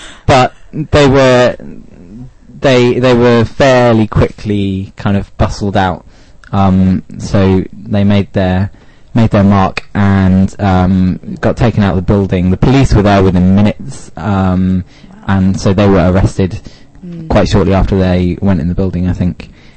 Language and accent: English; Oxford, South East England, United Kingdom; I'm from Oxford.